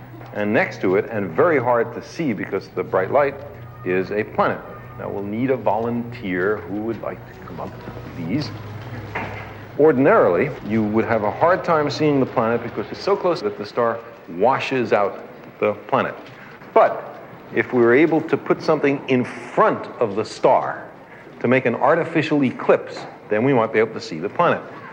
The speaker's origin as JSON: {"language": "English", "town": "Brooklyn", "region": "New York", "country": "United States", "tie": "born or raised there", "said": "people had answered that question which had so excited me as a young boy growing up in Brooklyn, the question, what are the stars?"}